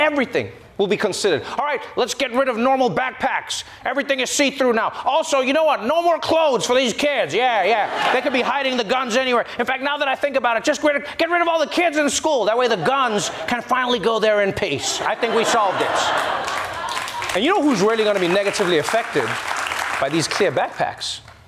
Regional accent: South Africa; I'm South African.

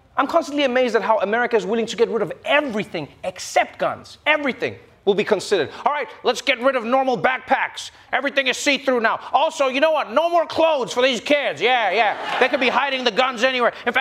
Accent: South Africa; maybe it's because I'm South African.

